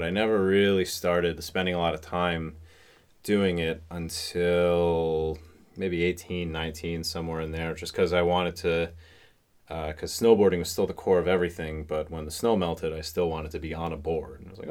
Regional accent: Syracuse, New York, United States; Born and raised in Syracuse. I lived here till I was 18, went to high school.

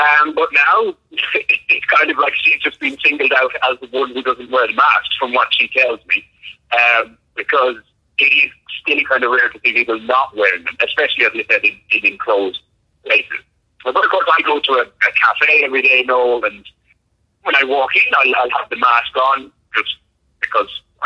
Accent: Ireland; And as an Irishman, I don't mind having a drink or two, no, as you might well know.

